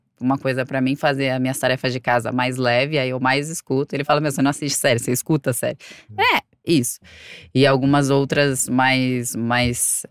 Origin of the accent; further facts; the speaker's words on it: Santos, São Paulo, Brazil; Eu sou de Santos. Santos é uma praia linda.